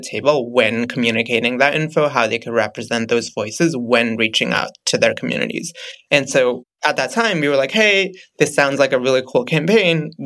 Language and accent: English; India; moved away as an adult; now in United States; I grew up in India and moved to the US for college. I moved to DC and GW for college